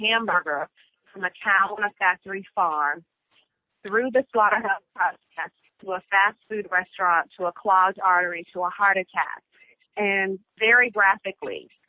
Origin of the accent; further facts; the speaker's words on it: Washington, District of Columbia, United States; I grew up in Washington, D.C. I'm born and raised in D.C.